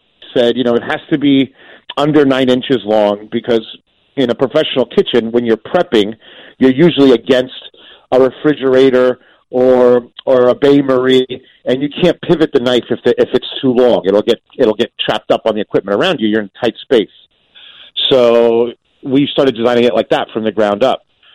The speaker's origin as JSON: {"language": "English", "region": "New Jersey", "country": "United States", "said": "I'm from Jersey, so it comes from New Jersey."}